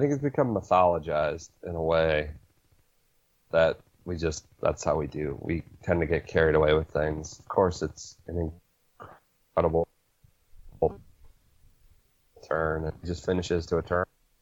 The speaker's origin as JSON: {"language": "English", "region": "Ohio", "country": "United States", "said": "I'm from Northeast Ohio. I know about his roots."}